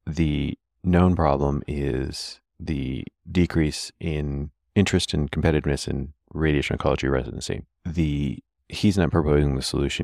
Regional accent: Keene, New Hampshire, United States; I'm from New Hampshire. I'm from about an hour and a half, 2 hour drive from here. I'm the only Radonc I know about from Keene, New Hampshire.

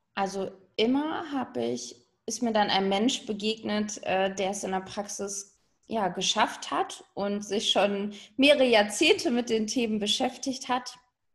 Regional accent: North Rhine-Westphalia, Germany; Gerade frisch in meine Traumregion Bayern gezogen. Und aufgewachsen im Hochsauerlandkreis.

